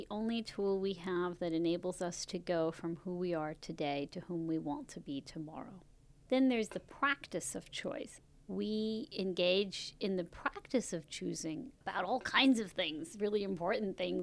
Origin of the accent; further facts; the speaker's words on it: India; You know, as an Indian, when you want to do something, the first thing you ask yourself is there somebody that's going to get upset by this choice?